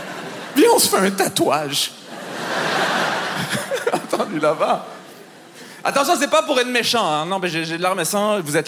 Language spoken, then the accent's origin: French; Montreal, Quebec, Canada; quand vous comprenez que je viens de Montréal